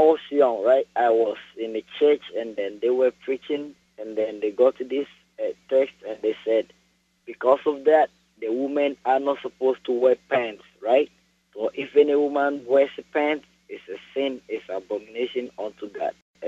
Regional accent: Ghana; moved away; Because I'm from Africa, I'm from Ghana, and that's where I got all these teachings from.

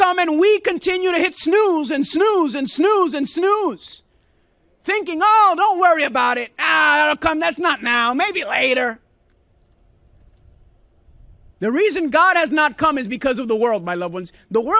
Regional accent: Puerto Rico; No, I'm from Puerto Rico, a little island. It's still over there.

